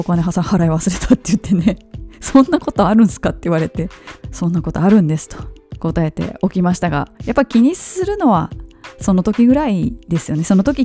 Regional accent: Kobe, Hyogo, Japan; 私の実家の本当に近所で、近所のおばちゃんたちは

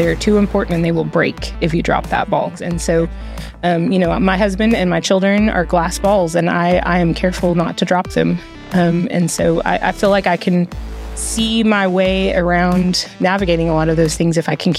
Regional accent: Midland, United States; So I was born here in Midland, 1982. So if you're doing the math, I'm 40 years old right now. And I'm really excited to be serving in my hometown.

